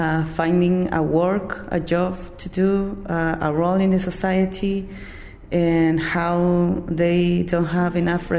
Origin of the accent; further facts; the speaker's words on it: Temuco, Araucanía, Chile; I'm from Temuco, a city in the south of Chile